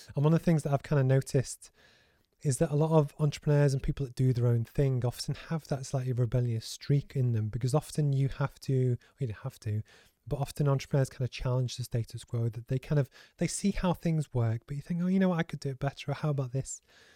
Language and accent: English; Liverpool, North West England, United Kingdom; I grew up in Liverpool and actually the population was 99% white. And it was just, I only knew people from that, you know, our hometown.